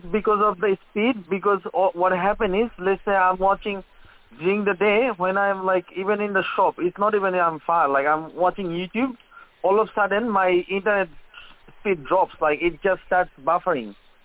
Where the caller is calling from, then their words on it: Cyprus; I'm calling from Cyprus, Kari Kari